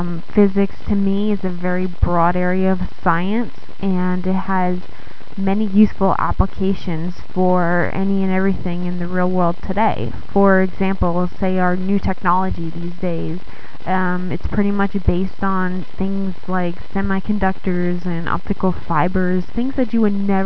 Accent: Campbell Hall, New York, United States; also born or lived in Rome, Italy / North Carolina; I am originally from Campbell Hall, New York. I grew up there pretty much most of my life. I did live in Rome, Italy, and North Carolina for a while.

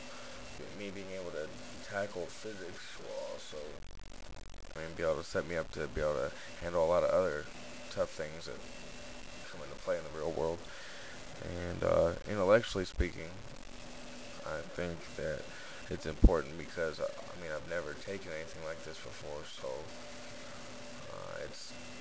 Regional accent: Antioch, California, United States; I'm from the Bay Area, actually from Antioch, California, which is like 40 minutes from San Francisco.

